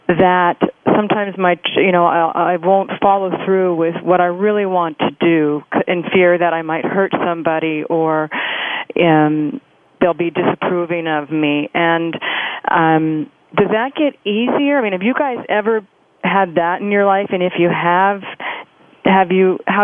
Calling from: Jersey City, New Jersey, United States; I'm calling in from Jersey City, New Jersey.

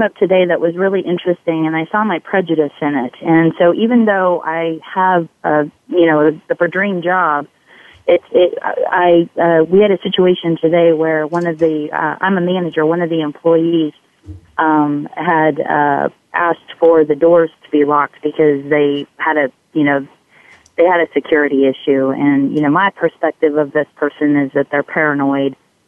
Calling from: Kansas City, United States; Hey, guys. I'm calling in from Kansas City.

